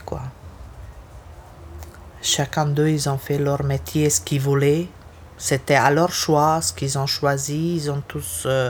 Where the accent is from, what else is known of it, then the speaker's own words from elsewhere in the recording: Bosnia & Herzegovina; comme ils étaient des bons élèves là-bas, chez nous en Bosnie déjà